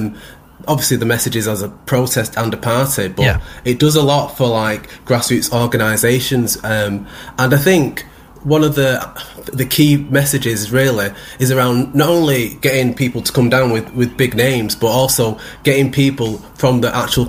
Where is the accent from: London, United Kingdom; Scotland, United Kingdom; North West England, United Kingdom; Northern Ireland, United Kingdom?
North West England, United Kingdom; Manchester; Well, I'm a proud Mancunian. I was born and bred in Manchester, and it took me a while to come to terms with who I was.